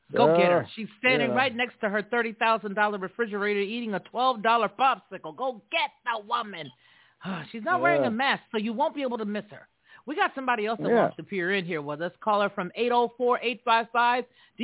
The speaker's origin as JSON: {"language": "English", "region": "the South", "country": "United States", "said": "I'm from the South. I ain't got a problem with that flag."}